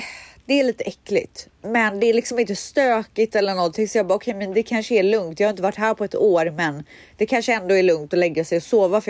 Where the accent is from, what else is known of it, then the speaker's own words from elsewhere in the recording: Borås, Västra Götaland County, Sweden; i Borås där jag kommer ifrån